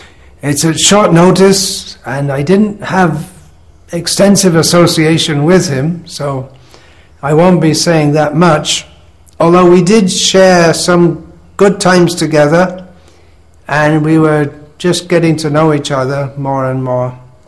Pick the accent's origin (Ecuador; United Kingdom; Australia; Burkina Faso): United Kingdom; England; born there; moved away; I was born in England this time round, and I left England fairly soon after joining to come to India and subsequently spend time in Bangladesh and other countries.